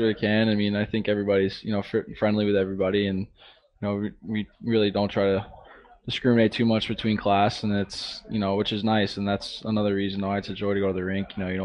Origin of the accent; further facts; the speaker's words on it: Greensboro, North Carolina, United States; I grew up in Greensboro, and it's It was growing at one point. I think it's down a little bit, but it's a little bit of a hockey town.